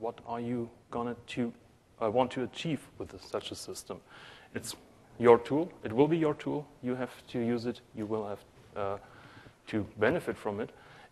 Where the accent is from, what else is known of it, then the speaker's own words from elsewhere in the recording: Stuttgart, Baden-Württemberg, Germany; moved away as an adult; also born or lived in Berlin / Frankfurt; now in United States; I was born and raised in Stuttgart, started work in Berlin for Campana and Schott, then in Frankfurt, back to Stuttgart, and now I transferred to the States.